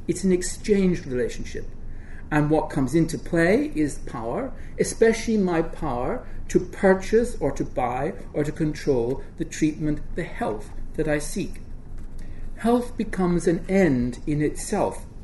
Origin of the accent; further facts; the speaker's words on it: Ireland; So I must have perfect cholesterol levels, even though I'm Irish.